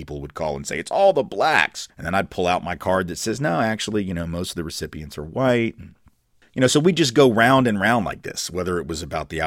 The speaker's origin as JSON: {"language": "English", "region": "the South", "country": "United States", "said": "I talked about it as a Southerner."}